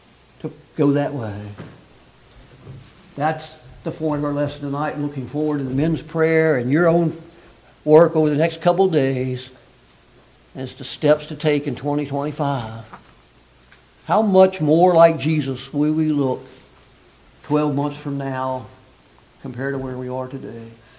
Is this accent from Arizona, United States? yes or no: no; Texas, United States; I hadn't even been there, actually, growing up in Texas